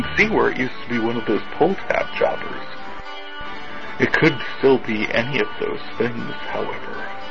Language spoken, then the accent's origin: English; North Dakota, United States; I am from North Dakota, where we got snow this week